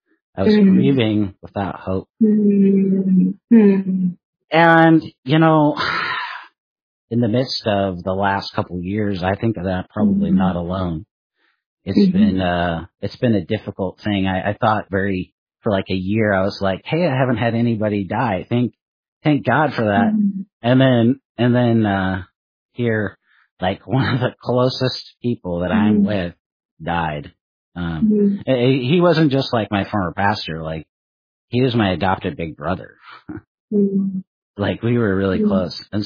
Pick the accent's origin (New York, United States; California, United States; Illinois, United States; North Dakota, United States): California, United States; now in Oregon, United States; being Californian now here in Oregon.